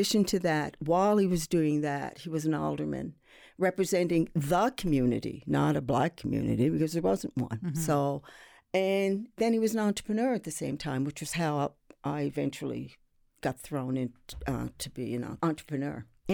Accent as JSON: {"language": "English", "town": "Sydney", "region": "Nova Scotia", "country": "Canada", "said": "I'm from Sydney. And to be even more precise, I'm from Whitney Pier."}